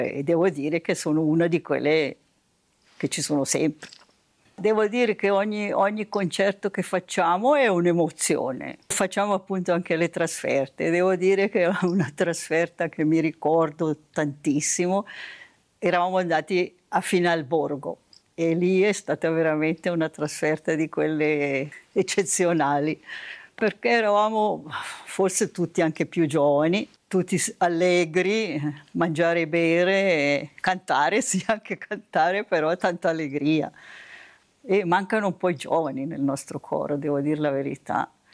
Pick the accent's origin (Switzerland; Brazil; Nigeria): Switzerland; Bellinzona, Ticino; now in Lugano, Switzerland; sono nata a Bellinzona, sono cresciuta a Bellinzona, adesso sono 54 anni che sono a Lugano. Quando sono arrivata a Lugano, io a Bellinzona cantavo in un coro